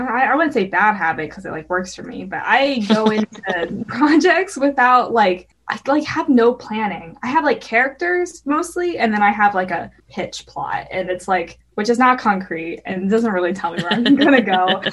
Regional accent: Colorado, United States; And then I'm like going back to Colorado, which is like my home state.

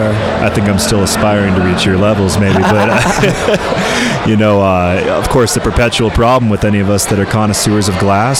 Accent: Denver, Colorado, United States; Yeah, I'm actually right here in Denver.

